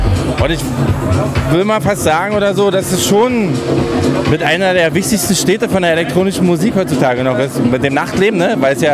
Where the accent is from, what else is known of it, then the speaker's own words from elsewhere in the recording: Berlin, Germany; Ich bin auf der Ostseite geboren, bevor die Mauer aufgegangen ist sozusagen. Also ich kenne sogar noch den Ostteil, habe ihn sogar miterlebt so.